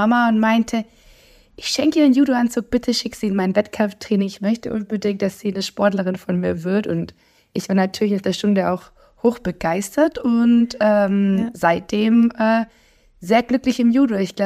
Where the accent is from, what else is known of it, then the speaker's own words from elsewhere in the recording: Böbingen, Baden-Württemberg, Germany; now in Cologne, Germany; Momentan bin ich in Böbingen, also wo ich herkomme, bei meiner Familie